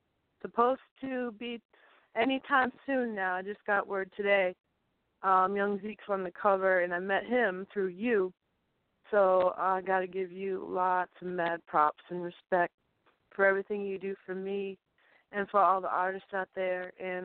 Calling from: Massachusetts, United States; I'm calling from Western Massachusetts.

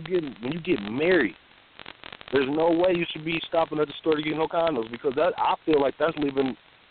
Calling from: Detroit, Michigan, United States; I'm calling from Detroit, Michigan.

